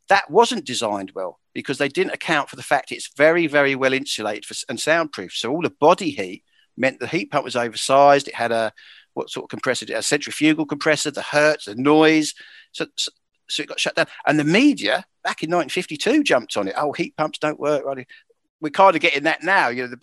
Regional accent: Norwich, East of England, United Kingdom; if we go back to where I grew up near Norwich

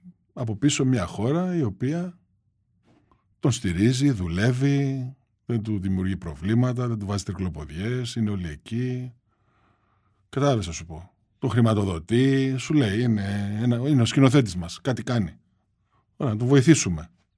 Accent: Greece; δουλεύω για τη χώρα μου, για την πατρίδα μου, για τον τόπο μου, για τους ανθρώπους μου. Δηλαδή για την Ελλάδα έχω να πω κάποια πράγματα

